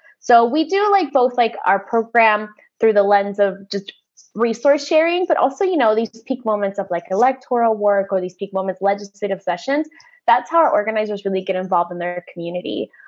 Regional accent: Guatemala; English is a second language; also born or lived in California, United States; And so I was born in Guatemala and I was there until I was a third grader. And then from there, my parents migrated to California and I was there until I was in sixth grade. And then we went back to Guatemala.

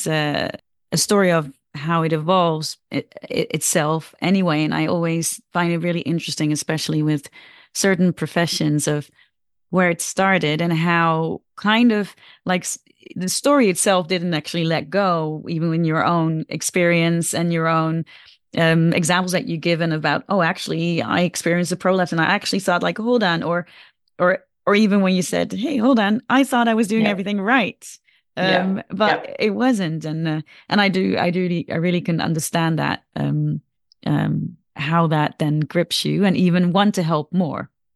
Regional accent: Netherlands; English is a second language; now in United Kingdom; I born and raised in the Netherlands, so my process was very different when I was there. And then I came to the UK

